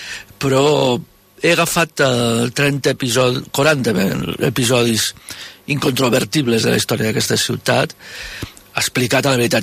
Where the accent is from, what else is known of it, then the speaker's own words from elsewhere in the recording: Lleida, Catalonia, Spain; born there; moved away; also born or lived in France / United States; Soc nascut a Lleida.